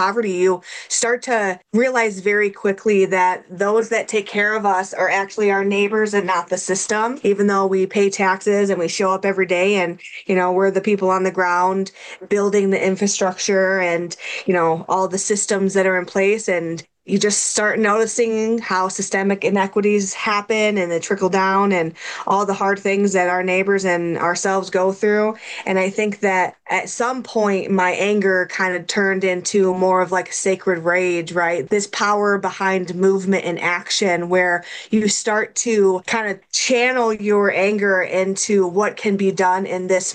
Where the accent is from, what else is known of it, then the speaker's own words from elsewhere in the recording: Michigan, United States; Yeah, so I grew up in rural Eaton County. I went to Eaton Rapids most part.